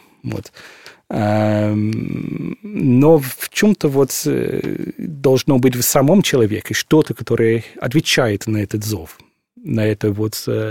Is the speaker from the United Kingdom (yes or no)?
yes; England, United Kingdom; now in Russia; хотя я родился в Англии, вырос в Великобритании, но все-таки я женился здесь. Все мои дети здесь родились. Я стал священником здесь.